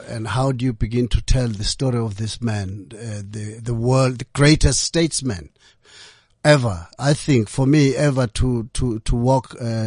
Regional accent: South Africa; I came from South Africa where if someone says you're going to be interviewed on radio or on TV, you'd go to that gigantic building at the SABC.

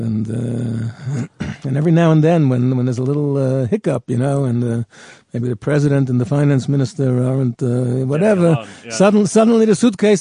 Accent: New York, United States; moved away as an adult; including where I was brought up in New York

